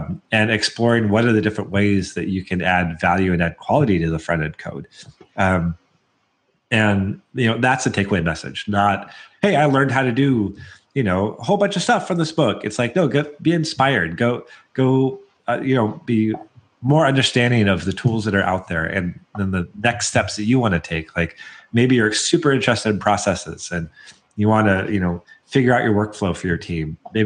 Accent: Portland, Oregon, United States; I was like, well, I'm from the Portland area, so of course they put a bird on it.

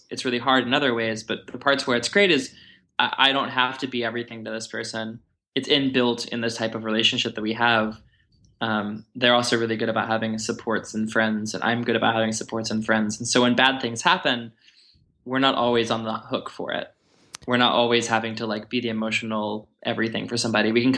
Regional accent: Texas, United States; And people here are a lot more flaky and a lot more casual, I guess, than I'm used to from Texas.

